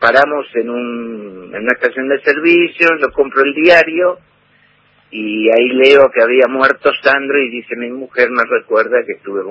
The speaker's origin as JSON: {"language": "Spanish", "region": "Buenos Aires", "country": "Argentina", "tie": "born or raised there", "said": "Yo hasta los 20 años viví en Floresta. Yo soy porteño de pura cepa. Yo viví en Floresta, que sería Flores Sur también"}